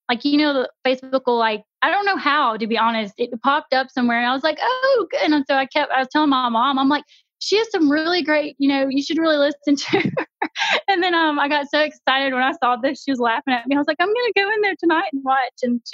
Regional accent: Louisiana, United States; but I'm from North Louisiana and people assume like I live in the bayou, but I don't. I'm like up at the top of the boot

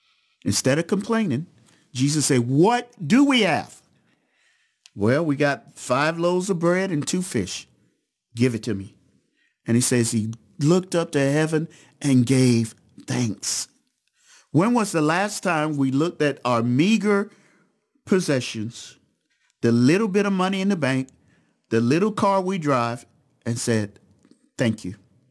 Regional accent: United States; I think that's just part of being a Westerner. That's just part of being an American.

